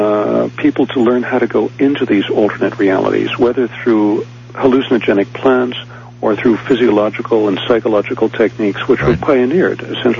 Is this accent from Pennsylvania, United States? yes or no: no; New York City, New York, United States; You know, I grew up in New York City, and when I went into the Peace Corps in 1964